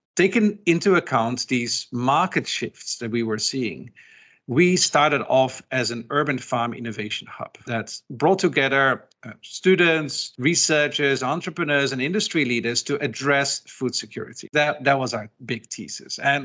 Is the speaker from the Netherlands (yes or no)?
yes; Netherlands; growing up in the Netherlands